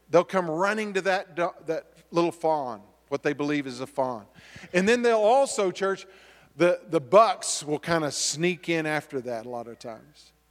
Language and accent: English; Texas, United States; also born or lived in Arkansas / Alaska; I love deer. I grew up in Texas. There were a lot of white-tailed deer. And then we moved to Arkansas, and there were some deer there. We moved to Alaska, and when I got to Alaska, I was thrilled because we were in southeast Alaska.